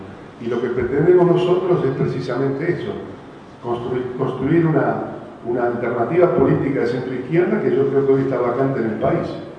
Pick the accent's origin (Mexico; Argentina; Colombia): Argentina; Santa Fe; en Santa Fe tenemos un plan estratégico al 2030